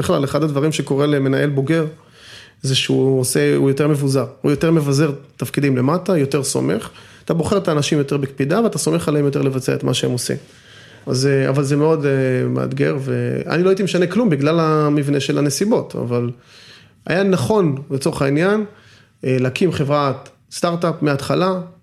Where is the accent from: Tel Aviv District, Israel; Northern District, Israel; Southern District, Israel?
Tel Aviv District, Israel; Bat Yam; גדלתי בבת ים, אז אישי זה לא טוב, וג'ינג'י.